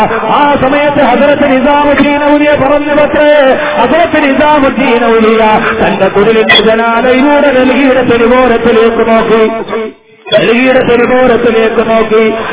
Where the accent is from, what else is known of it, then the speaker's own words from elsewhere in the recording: Thodupuzha, Kerala, India; സഹോദരങ്ങളെ, എന്റെ സ്വദേശമായ ഇടുക്കി ജില്ലയിലെ തൊടുപുഴയിൽ 144 പ്രഖ്യാപിച്ചിരിക്കുകയാണിത്.